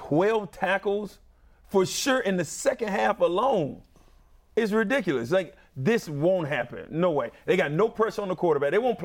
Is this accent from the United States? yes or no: yes; Florida, United States; I grew up in Florida. It's hot.